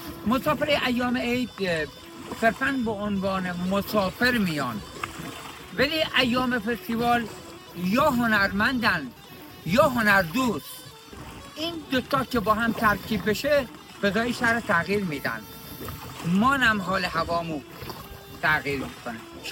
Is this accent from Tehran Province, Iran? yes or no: no; Bushehr, Iran; بچه بوشهرم، جای دنج آرومیه. این بلالی، بر آلی یا سزندون منطقه آرومیه، ما بوشهرها بهش عادت کردیم. من حدوداً 40 سال رو آب کار میکنم، 75 سالمه.